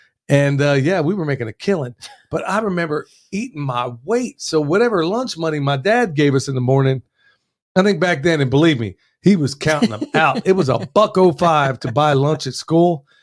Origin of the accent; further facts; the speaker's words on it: Oklahoma, United States; when I was a kid growing up in Oklahoma, every morning you would see all these old timers sitting in the window at Brahms.